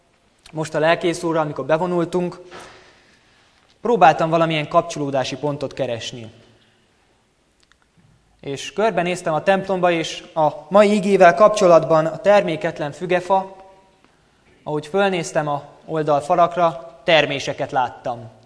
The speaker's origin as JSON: {"language": "Hungarian", "town": "Orosháza", "region": "Békés", "country": "Hungary", "said": "Orosházi vagyok, egy szintén nagy gyülekezetből érkeztem"}